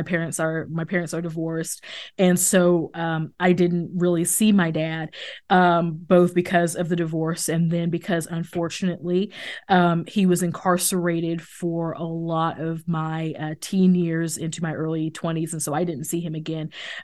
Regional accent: Kansas City, United States; But I grew up outside of Kansas City, and I had I guess relatively large extended family, and in fact that's who helped raise me.

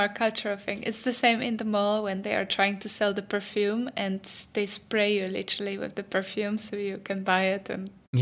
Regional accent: Poland; English is a second language; which is completely the opposite of what we're used to from Poland

